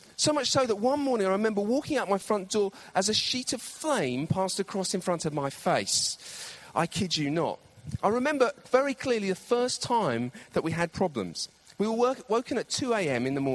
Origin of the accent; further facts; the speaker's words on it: United Kingdom; We're British.